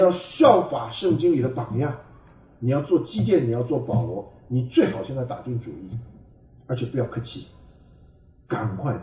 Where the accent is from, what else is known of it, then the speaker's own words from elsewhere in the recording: China; 你要是真的发现说我们中国人有一些的缺陷，是不是？